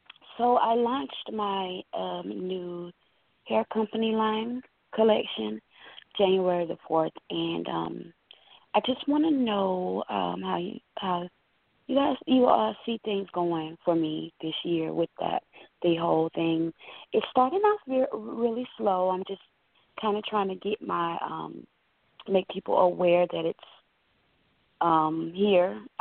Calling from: Florida, United States; I'm calling from Florida.

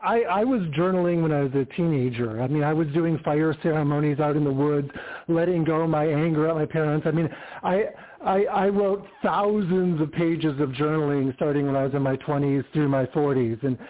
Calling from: California, United States; Greetings. … I'm in California.

